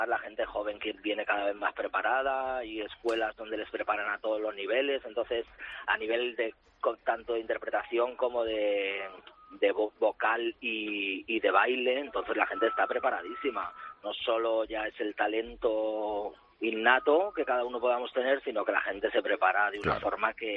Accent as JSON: {"language": "Spanish", "town": "San Sebastián", "region": "Basque Country", "country": "Spain", "said": "Yo soy del norte."}